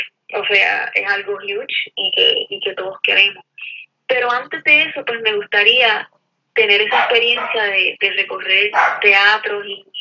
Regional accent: Corozal, Puerto Rico; Yo soy natural de Corozal, pero ahora estoy viviendo en área metro.

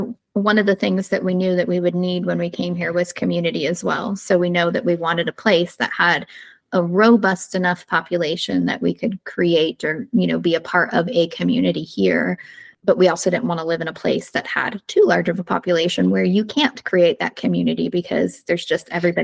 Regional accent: Florida, United States; Growing up in Florida, I'm a beach gal, and he prefers the mountains.

